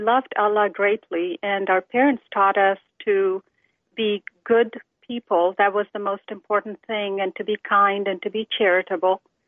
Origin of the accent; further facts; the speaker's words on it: Pakistan; born there; I was born in Pakistan, and I was one of three sisters, and born in a Shia family.